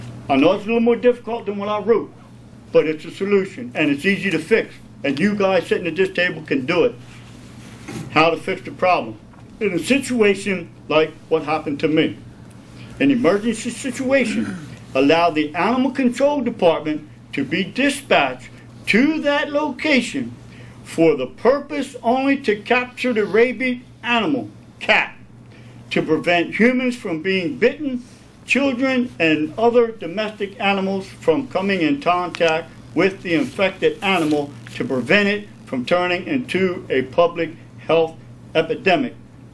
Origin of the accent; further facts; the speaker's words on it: Newark, Delaware, United States; How you doing? … from Newark, Delaware.